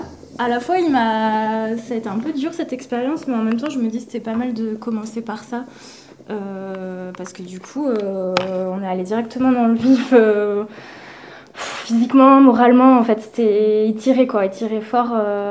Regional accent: Occitanie, France; j'ai grandi dans le Lot, du coup plutôt à la campagne

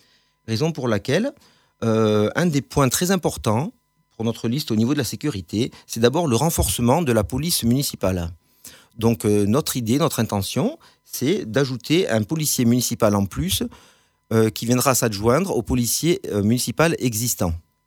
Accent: Toulouse, Occitanie, France; born there; now in Septfonds, France; j'ai 54 ans, je suis Toulousain de naissance et cela fait une quinzaine d'années que je vis, que je me suis installé sur sept fonds dans le village.

